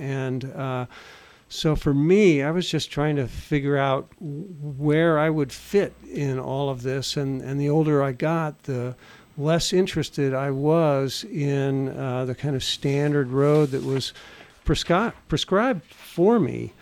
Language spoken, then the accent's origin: English; Castro Valley, California, United States; also born or lived in San Francisco; I grew up largely in the East Bay, in Castro Valley, which was, you know, kind of a perfect 50s suburban situation.